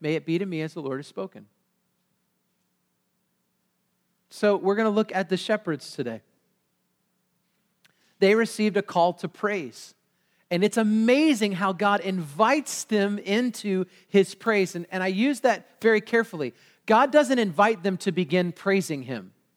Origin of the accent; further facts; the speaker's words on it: United States; simply because I'm an American and I don't get the idea of kingship.